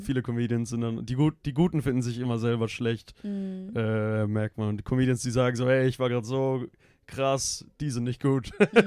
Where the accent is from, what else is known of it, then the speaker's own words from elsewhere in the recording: Augsburg, Bavaria, Germany; ich bin nicht aus Berlin, ich bin aus Augsburg.